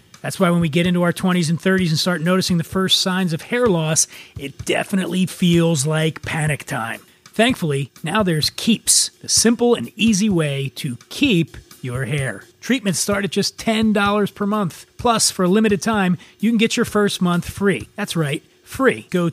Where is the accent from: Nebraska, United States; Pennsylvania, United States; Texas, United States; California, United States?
Pennsylvania, United States; Philadelphia; I'm from Philly, so where was it?